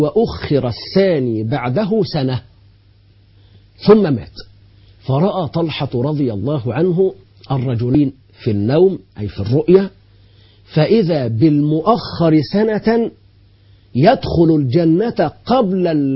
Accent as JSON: {"language": "Arabic", "country": "Egypt", "said": "اللي هو يسمى عندنا في مصر بالمأذون"}